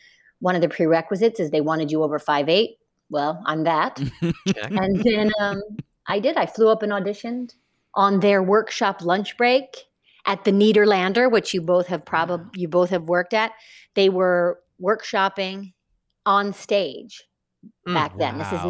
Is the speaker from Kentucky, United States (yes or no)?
yes; Kentucky, United States; I grew up in Northern Kentucky, a small town in Kentucky, and I didn't know, oh, Broadway, like this is how I'm going to get there.